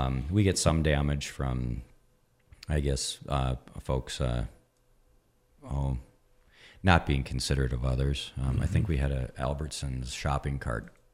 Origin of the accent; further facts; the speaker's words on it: Minnesota, United States; But I growing up in Minnesota, I'd winter camp, and I'd hear them howling and stuff.